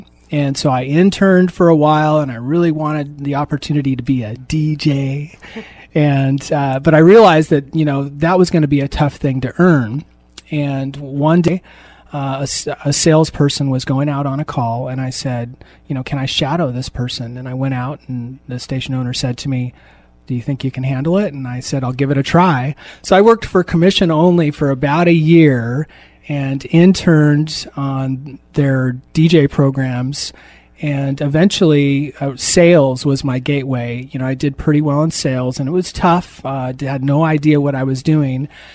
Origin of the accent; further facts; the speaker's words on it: Newport, United States; born there; And my family, well, I was born in Newport. And my mom was from Toledo, and my dad was from Newport.